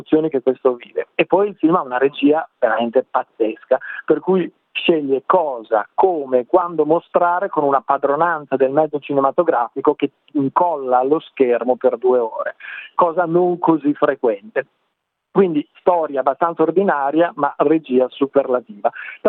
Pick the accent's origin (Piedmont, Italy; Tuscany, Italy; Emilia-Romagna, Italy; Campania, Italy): Emilia-Romagna, Italy; Bologna; io ad esempio vengo da Bologna, a Bologna sono tornato